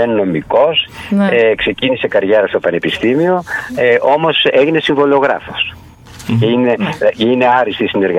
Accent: Kastoria, Western Macedonia, Greece; now in Thessaloniki, Greece; είναι στη Βόρεια Ελλάδα, είμαι στη Θεσσαλονίκη. Αλλά είμαι καταγωγή από πολύ κοντά σας. Είμαι από την Καστοριά.

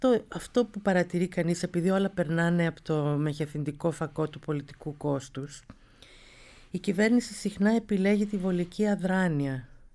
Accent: Athens, Attica, Greece; born there; Και έτσι εγώ γεννήθηκα στην Αθήνα, αλλά υπάρχει αυτή η προϊστορία.

